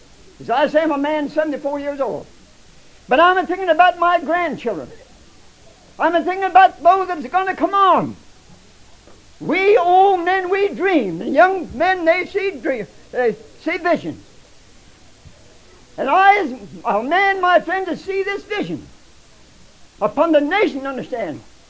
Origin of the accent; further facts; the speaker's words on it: United States; I'm an American citizen, and I'm proud to have this golden opportunity of saying a word.